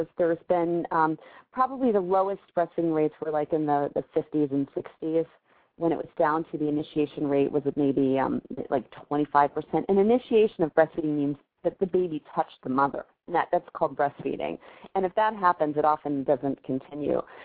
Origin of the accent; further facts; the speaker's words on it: the South, United States; I grew up in the South, so I have the longest spelling of my name.